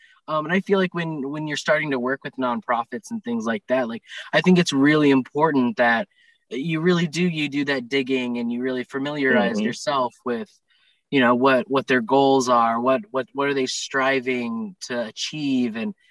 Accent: Marietta, Ohio, United States; No, I'm not originally from Cincinnati. I'm sort of kind of like a transplant, I guess you could say. You know, I grew up in a small town called Marietta, Ohio.

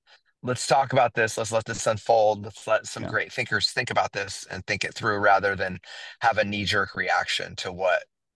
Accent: San Diego, California, United States; now in Fresno, United States; I'm not from Fresno. I moved here from San Diego and I had Me and Ed's.

